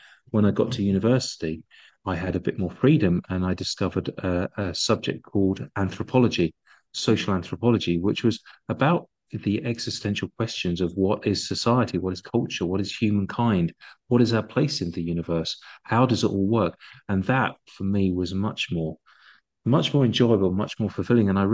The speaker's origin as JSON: {"language": "English", "town": "Brighton", "region": "South East England", "country": "United Kingdom", "tie": "born or raised there", "said": "a big travel banking company in well, in the world, but their European headquarters in Brighton, in my hometown."}